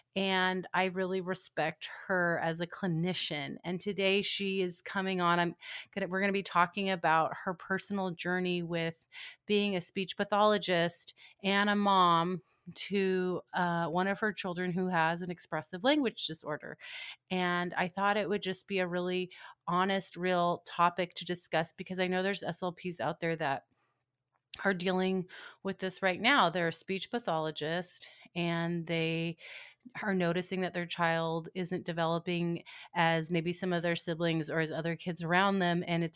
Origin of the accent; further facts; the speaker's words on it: California, United States; Nicole is from Ohio and I'm from California.